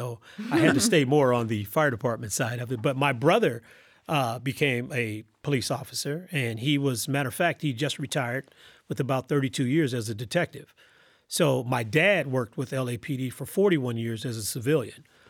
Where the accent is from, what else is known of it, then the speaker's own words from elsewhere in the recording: Compton, California, United States; I was very fortunate where I grew up in Compton, where my dad still lives.